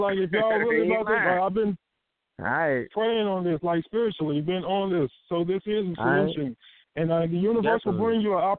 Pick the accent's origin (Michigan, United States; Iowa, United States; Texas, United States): Texas, United States; I'm from Texas. You know, I come from the bottom.